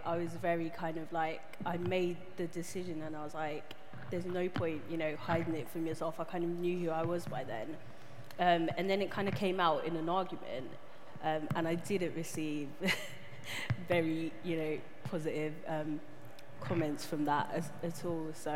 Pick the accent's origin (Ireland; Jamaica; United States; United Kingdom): Jamaica; I come from a Caribbean household. I was brought up in Jamaica as well for a lot of my life.